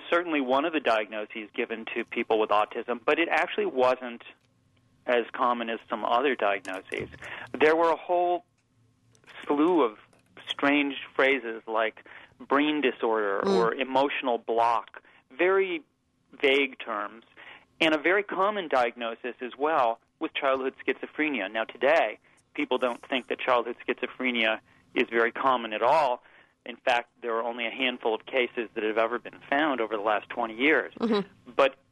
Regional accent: Chicago, Illinois, United States; born there; I was born in 1961 in Chicago, and I remember when I was growing up

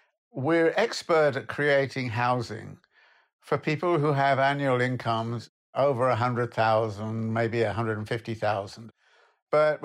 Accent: United Kingdom; I was raised in Britain after World War II when there was a massive social housing construction

